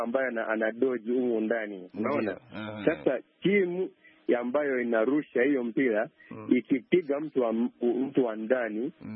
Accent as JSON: {"language": "Swahili", "country": "Uganda", "second_language": "Swahili", "said": "Tumetoka Uganda cheza sport, tumetoka Uganda"}